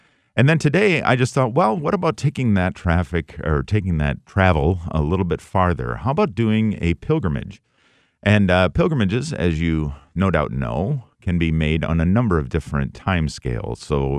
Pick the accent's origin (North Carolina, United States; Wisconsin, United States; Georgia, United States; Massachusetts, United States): Wisconsin, United States; Wisconsin Dells; I grew up in Wisconsin Dells, which is about 3 hours here from the Twin Cities.